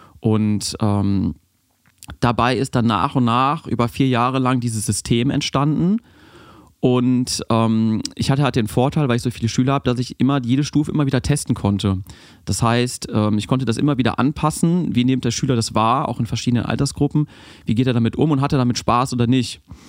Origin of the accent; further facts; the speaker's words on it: North Rhine-Westphalia, Germany; now in Cologne, Germany; Ich bin zwar im Rheinland groß geworden, aber eher Richtung Düsseldorf-Neuss. 2-3 Mal umgezogen, aber immer so in diesem, ich sag mal, in diesem Pott da. näher an Düsseldorf als an Köln.